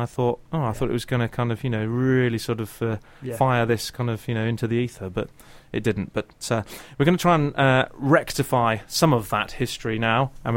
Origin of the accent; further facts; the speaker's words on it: South West England, United Kingdom; I grew up in Devon, I know Dartmoor fairly well